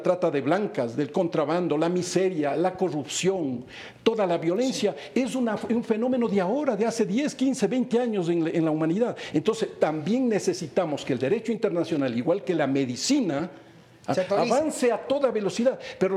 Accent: Ecuador; para que tú sepas el dolor que los ecuatorianos tenemos.

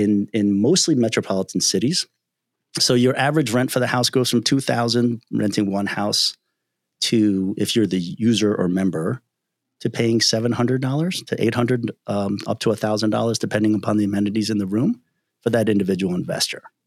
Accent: Philadelphia, Pennsylvania, United States; You know, I grew up in Philadelphia.

